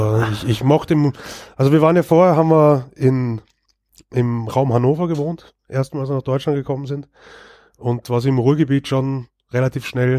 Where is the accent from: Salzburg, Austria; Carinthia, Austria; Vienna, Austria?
Vienna, Austria; now in Germany; ich komme aus Wien.